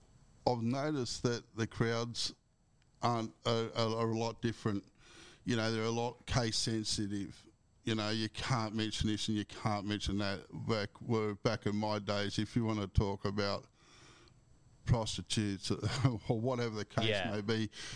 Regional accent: Richmond, Australia; and that's my hometown of Richmond, right, where I grew up, went to school and all that.

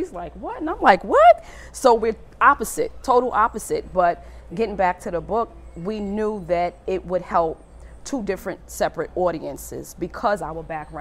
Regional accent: New York City, New York, United States; we're both born and raised in Harlem. Harlem is this big, but she grew up in the Polo Grounds. I grew up in King Towers

